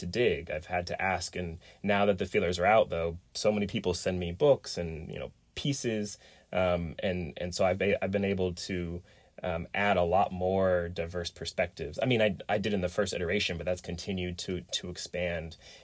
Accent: Pacific Northwest, United States; So, I grew up fishing in Pacific Northwest, salmon, steelhead, and some trout

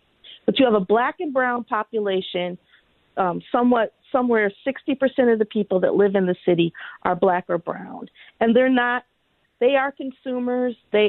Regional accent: Detroit, Michigan, United States; I'm from Detroit, and I understand Detroit. Detroit is not Rochester.

